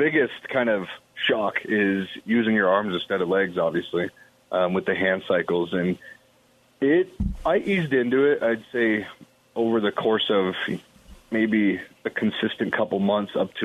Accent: Denver, Colorado, United States; Oh, yeah. Yeah, born and raised in Colorado. Only time I spent away from home was my time in the Marine Corps.

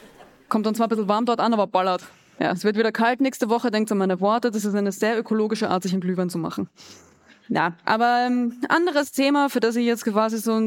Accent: Graz, Styria, Austria; also born or lived in Vienna; Ich bin ja, wie gesagt, in Graz aufgewachsen.

